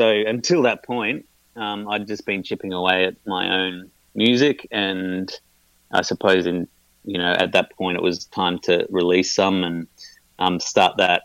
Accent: Brisbane, Queensland, Australia; now in Melbourne, Australia; Yes, Melbourne's home. I grew up in Brisbane, and I go back to Brisbane quite frequently

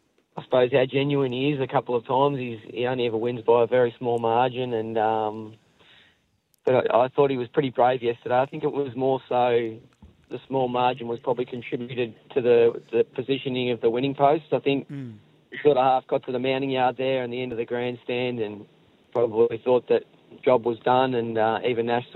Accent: Cranbourne, Victoria, Australia; I wanted to try and win my hometown cup, the Cranbourne Cup, with him.

